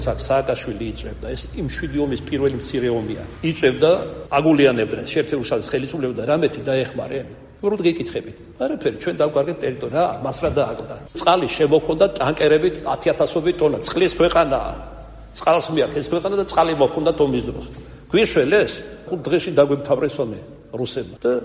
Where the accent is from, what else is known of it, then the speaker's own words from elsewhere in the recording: Kartli, Georgia; მე რომ მკითხოთ ქართლელი ვარ, ჩვენში ამან ახია ეგეცე რა